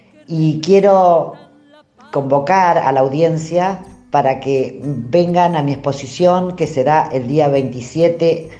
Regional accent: Villa Clara, Cuba; born there; Nací en Villa Clara, en un pueblito muy chico, donde esta conexión entre las estrellas y el silencio del campo creo que me hizo enormemente intuitiva.

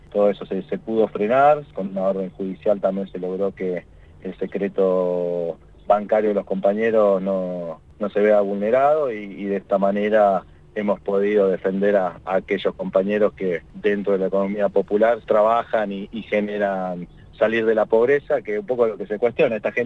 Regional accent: Argentina

